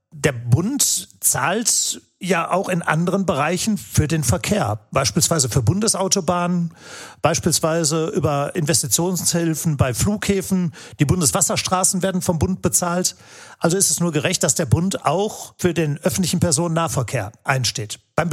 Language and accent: German; Gelsenkirchen, North Rhine-Westphalia, Germany; ich komme selbst aus dem Ruhrgebiet, aus Gelsenkirchen.